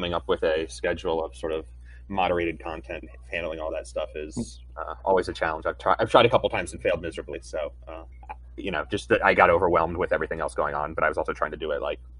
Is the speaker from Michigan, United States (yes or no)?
no; Florida, United States; also born or lived in New York / New England; I grew up in North Florida, so I'm, you know, the Mississippi Delta is not exceptionally foreign to me, but I've spent the last 20-odd years of my life living in New York and New England.